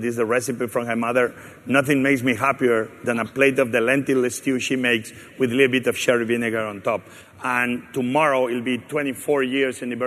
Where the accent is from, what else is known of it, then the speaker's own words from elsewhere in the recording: Spain; English is a second language; Then, okay, I'm from Spain, and I don't like to be using ingredients of other countries like Italy.